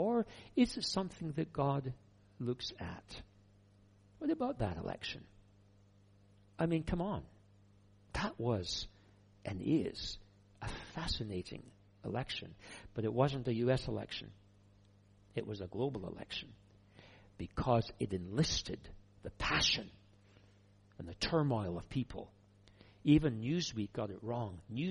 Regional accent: Scotland, United Kingdom; I can say that as a Scotsman.

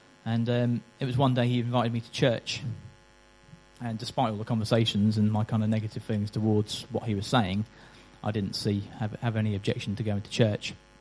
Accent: Goulburn, New South Wales, Australia; Actually, that's a lie, I wasn't born in Goulston. I was brought up in Goulston.

